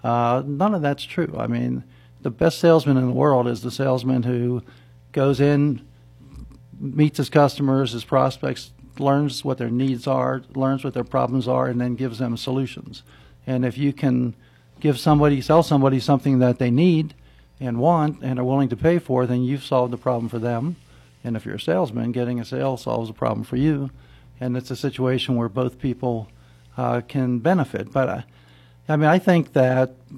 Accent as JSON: {"language": "English", "town": "Pittsburgh", "region": "Pennsylvania", "country": "United States", "tie": "born or raised there", "said": "Yes, I grew up in Pittsburgh, about 3 blocks from the Pittsburgh Zoo, and went to Central Catholic High School."}